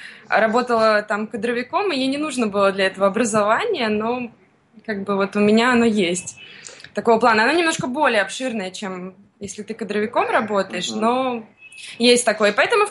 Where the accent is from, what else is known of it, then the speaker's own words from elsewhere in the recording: Moscow, Russia; Родилась в Москве.